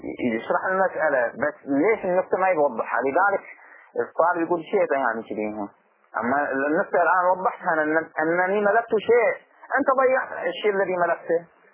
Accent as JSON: {"language": "Arabic", "country": "Bahrain", "said": "إحنا في لهجتنا العامية نقول ما في فرق، هذا واحد وذاك واحد، ما في فرق. في البحرين تروح توقف أي واحد في المنامة"}